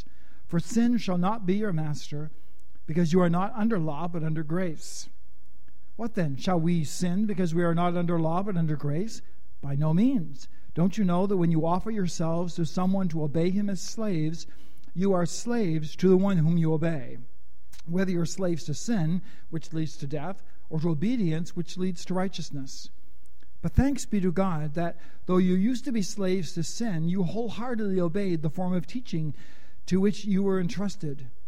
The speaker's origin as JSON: {"language": "English", "country": "Canada", "tie": "born or raised there", "said": "was all but a childhood capital offense growing up in Canada in the 50s and 60s."}